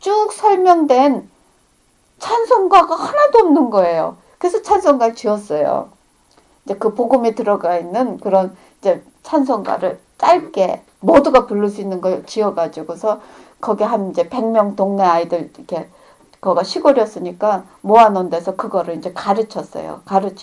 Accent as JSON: {"language": "Korean", "country": "South Korea", "said": "내가 한국 사람이라"}